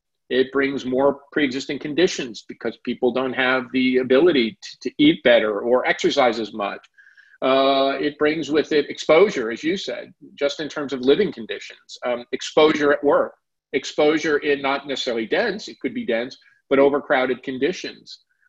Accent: Newark, New Jersey, United States; I've been tracking events in Newark pretty closely. It's my hometown.

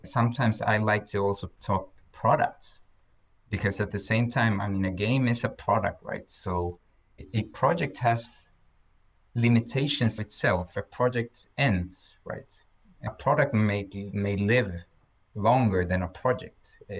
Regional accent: Gothenburg, Västra Götaland, Sweden; now in Umeå, Sweden; I had no network at all because I'm from Gothenburg.

